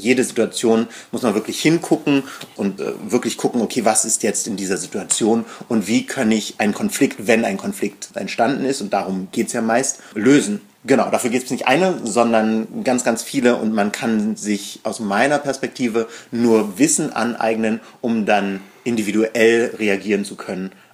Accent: Berlin, Germany; wir waren Ostdeutsche, meine Mama, und Tansania war sozialistisch. Wir sind beide hier in Berlin aufgewachsen, ich im Osten, Yannick im Westen

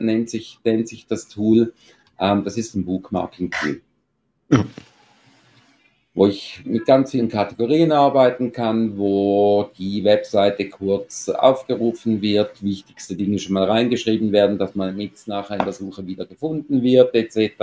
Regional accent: Switzerland; Also wir sind Schweizer, unser Deutsch ist leider halt nicht ganz so perfekt wie bei den Nachbarn.

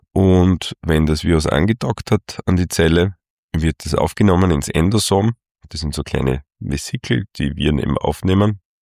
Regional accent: Styria, Austria; Ich bin in einer Gegend in Österreich aufgewachsen, in der Steiermark, wo es doch recht viele Pumala-Virusinfektionen gibt.

